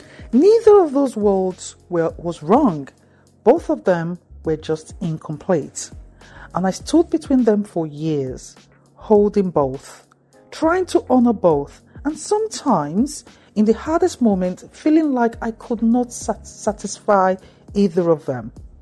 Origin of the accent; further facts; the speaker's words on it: Nigeria; now in United Kingdom; I came to this country from Nigeria, and when I got sick, when the kidneys began to fail and the waiting began, I was navigating two completely different sets of expectations. From my Nigerian family and community